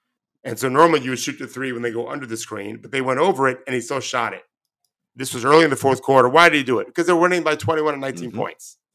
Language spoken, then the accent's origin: English; United States; As I said to you off air, I'm as an American, not so great.